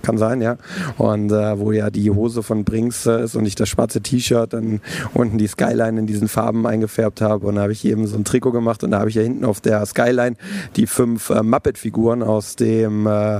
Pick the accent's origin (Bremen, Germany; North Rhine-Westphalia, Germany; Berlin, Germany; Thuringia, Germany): North Rhine-Westphalia, Germany; Cologne; wo kommst du her? Ich so, aus Köln.